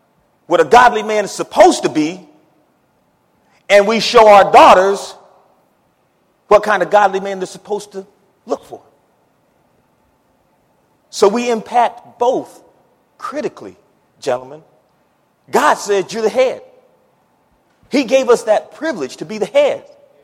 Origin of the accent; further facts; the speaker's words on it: Akron, Ohio, United States; That's my hometown. Akron, Ohio is where I'm from.